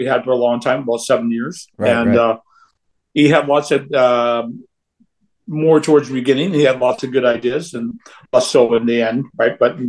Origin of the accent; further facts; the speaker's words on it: Canada; okay, we're from Canada, the center of Canadian music is Toronto.